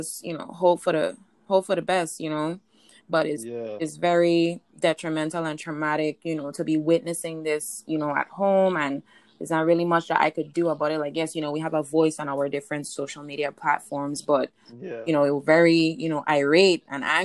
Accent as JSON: {"language": "English", "region": "Saint Croix", "country": "U.S. Virgin Islands", "tie": "born or raised there", "said": "I born and raised in the Virgin Islands. I grew up in a two-parent home."}